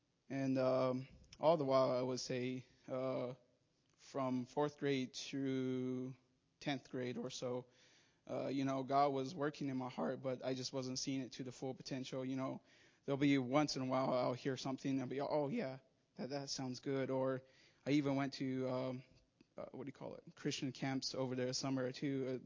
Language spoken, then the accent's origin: English; Zuni, New Mexico, United States; I'm from the Zuni tribe, or Zuni Pueblo tribe in New Mexico.